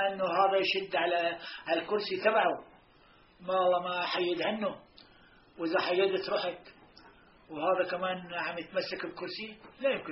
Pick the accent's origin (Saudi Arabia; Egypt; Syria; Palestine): Palestine; اما نحن فلسطينية لحالنا بنقدر نزول اسرائيل؟